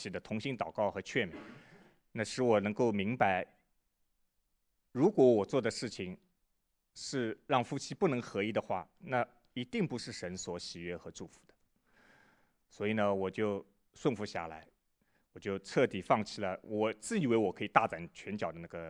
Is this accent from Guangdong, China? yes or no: no; Shanghai, China; 我是上海人，就我们上海话有一个说